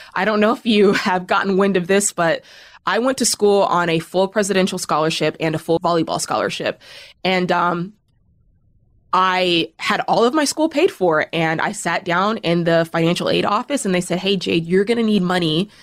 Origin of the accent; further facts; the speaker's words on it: Cheney, Washington, United States; So I was born in Spokane, Washington, and lived in a small town outside of Spokane called Cheney. So if anybody's ever heard of that, shout out to Cheney, Washington